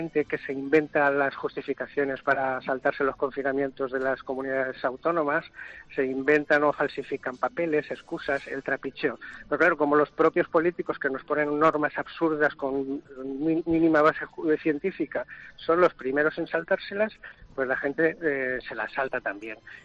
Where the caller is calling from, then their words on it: Denia, Valencian Community, Spain; Yo llamo desde Denia, llegué el viernes de vacaciones, vengo del interior de la Comunidad Valenciana